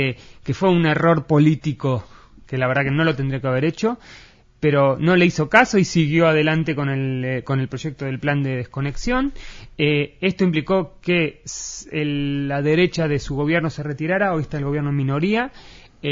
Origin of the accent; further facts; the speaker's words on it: Argentina; now in Israel; En Israel, yo vengo de Argentina, entonces conozco la realidad y también de otros países.